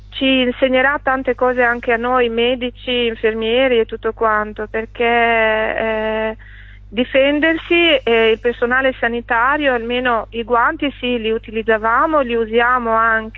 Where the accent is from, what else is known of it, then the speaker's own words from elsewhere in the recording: Albania; Italian is a second language; io sono sicura e convinta che ha detto tutto quello che noi albanesi pensiamo, perché dalle nostre parti comunque la riconoscenza è una cosa molto importante